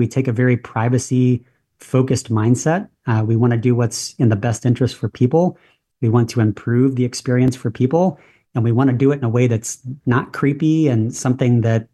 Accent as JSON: {"language": "English", "town": "St. Louis", "region": "Missouri", "country": "United States", "tie": "born or raised there", "said": "So I was born and raised in St. Louis. I've been in St. Louis my entire life."}